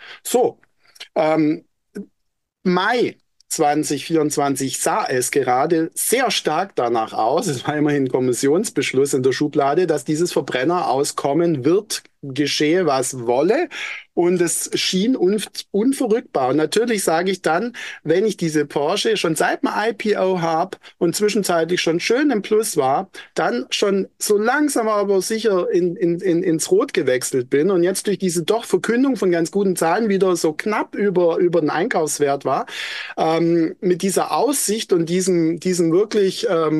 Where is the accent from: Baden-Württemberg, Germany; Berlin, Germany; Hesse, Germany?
Baden-Württemberg, Germany; Stuttgart; Ich bleibe, aber ich kann nicht anders als Stuttgarter.